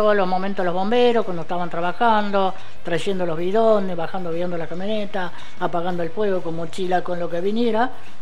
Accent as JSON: {"language": "Spanish", "town": "Los Toldos", "region": "Buenos Aires Province", "country": "Argentina", "said": "Digo, soy de Los Toldos. ¿Y dónde es Los Toldos? Bueno, les tengo que explicar. De Junín, 50 kilómetros."}